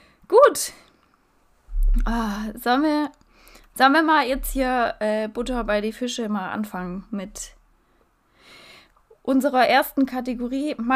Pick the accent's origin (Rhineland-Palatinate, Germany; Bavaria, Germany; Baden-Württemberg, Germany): Baden-Württemberg, Germany; accent: Swabian; Oh, sorry, ich rede hardcore Schwäbisch. Ich bemühe mich, ich merke es gerade selber, aber ich bemühe mich jetzt wieder.